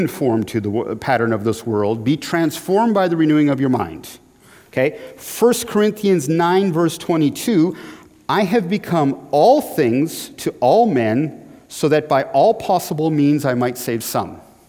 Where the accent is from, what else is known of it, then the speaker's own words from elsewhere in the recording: Canada; now in United States; I'm a Canadian, so I am, if you're looking for my status here, I'm a permanent resident alien.